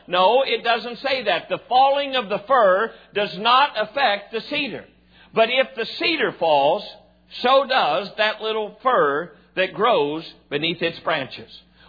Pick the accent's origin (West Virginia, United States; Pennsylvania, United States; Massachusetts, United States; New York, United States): West Virginia, United States; Cross Lanes; also born or lived in Brookhaven; when I was just a little guy growing up in Brookhaven and Cross Lanes, West Virginia